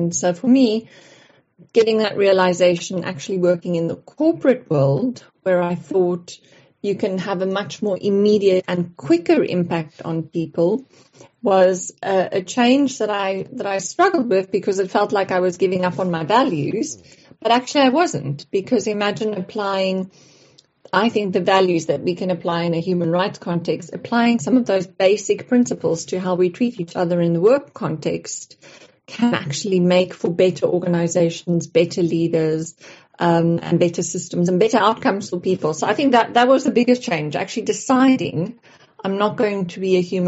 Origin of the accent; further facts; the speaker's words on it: South Africa; now in London, United Kingdom; I'm South African. I live in London at the moment, and I love change.